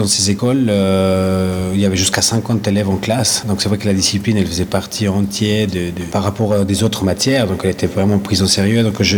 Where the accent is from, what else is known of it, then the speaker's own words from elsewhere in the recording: Ecuador; Mon pays d'origine est l'Équateur.